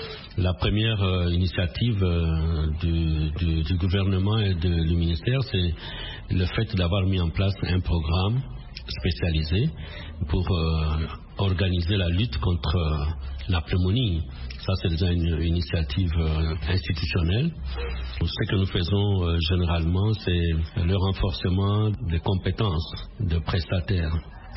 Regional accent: DR Congo; ici chez nous en RDC

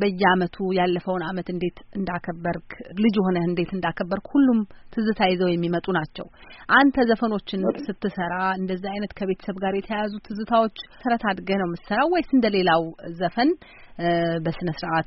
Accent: Dire Dawa, Ethiopia; እኔ ለምሳሌ ድሬዳዋ ነው ተወልጄ ያደኩትና ድሬዳዋ የተለየ የባህል ሳይሆን እንዲሁ በዓል ሲመጣ በጣም ተሰብስቦ አብሮ መብላት

